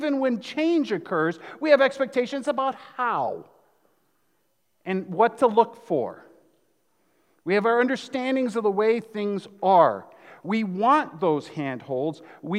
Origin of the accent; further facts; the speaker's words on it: Wisconsin, United States; also born or lived in Guam; I was born and raised in Wisconsin.